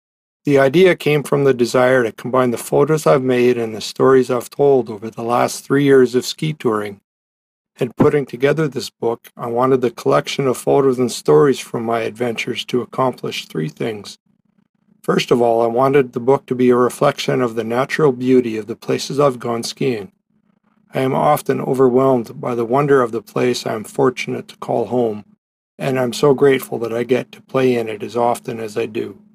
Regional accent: Smithers, British Columbia, Canada; I'm from Smithers, British Columbia, and I would like to welcome you

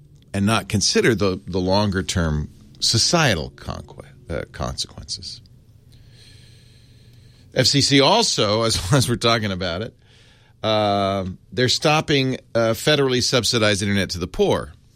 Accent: Providence, Rhode Island, United States; Well, I grew up in Providence, so I guess I'm a Patriots fan.

